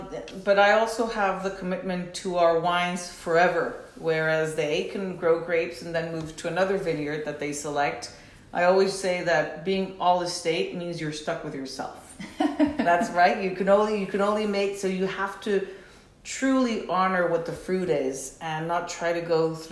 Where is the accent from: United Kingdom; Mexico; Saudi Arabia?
Mexico; now in Petaluma, United States; but I'm originally from Mexico.